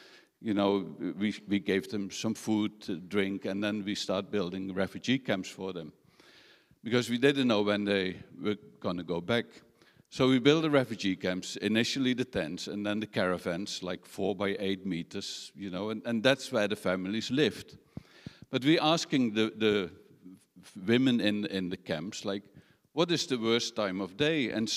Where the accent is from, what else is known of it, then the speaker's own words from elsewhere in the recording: Netherlands; I'm from the Netherlands.